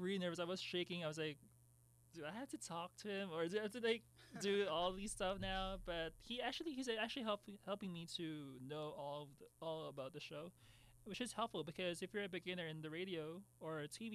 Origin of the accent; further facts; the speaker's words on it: Philippines; I'm from the Philippines myself